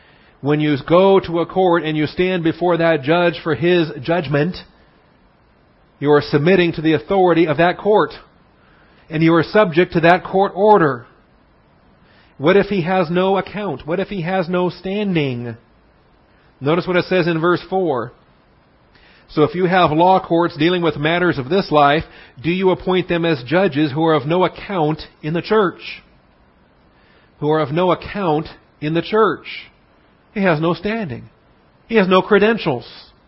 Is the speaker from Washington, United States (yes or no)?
yes; Washington, United States; I'm from Washington State, by the way, I'm not a native Texan.